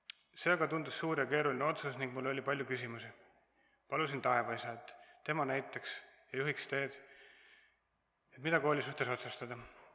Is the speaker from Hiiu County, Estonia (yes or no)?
yes; Hiiu County, Estonia; olen turist Hiiumalt ja kuna ma juba Saaremaal olin, et siis astusin ka kirikust läbi